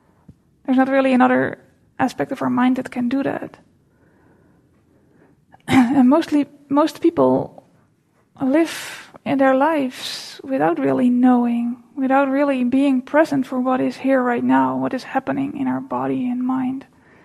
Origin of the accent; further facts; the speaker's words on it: Netherlands; English is a second language; now in United States; I am from the Netherlands, and I live in the U.S. That's where the accent and the weird name is from.